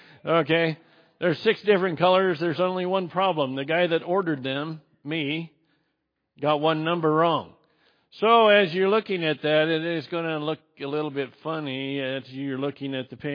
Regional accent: Idaho, United States; And up where I was raised in Idaho, you can go up and see the remains of those gold rushes

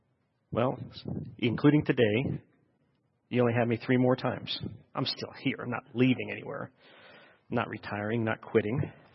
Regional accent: Canada; I am not slow, eh? I am just Canadian.

